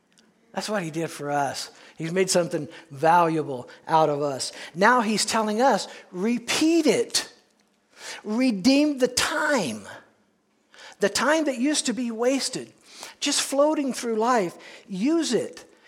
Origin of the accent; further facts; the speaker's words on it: Peoria, Illinois, United States; I don't know, maybe that's because I grew up in Peoria.